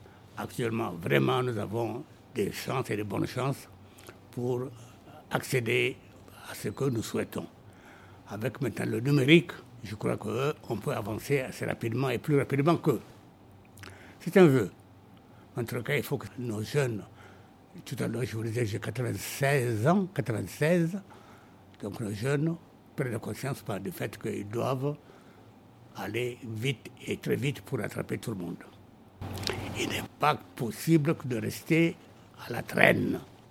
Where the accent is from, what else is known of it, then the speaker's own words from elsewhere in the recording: Niger; on collabore en tant que Nigérien